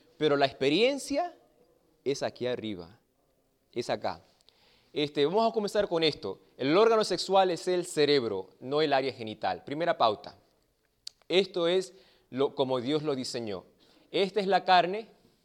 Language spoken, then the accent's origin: Spanish; Argentina; also born or lived in Bolivia; now in United States; Yo vine de la Argentina y después de Bolivia.